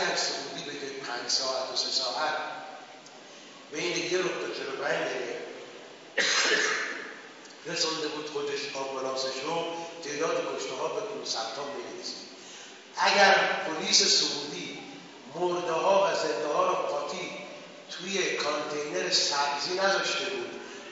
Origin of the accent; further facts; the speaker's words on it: Afghanistan; گفتم من افغانی هستم.